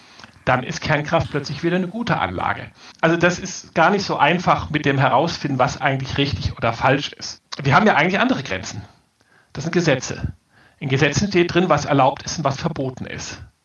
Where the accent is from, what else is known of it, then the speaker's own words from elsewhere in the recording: Rhineland, Germany; ich komme aus dem Rheinland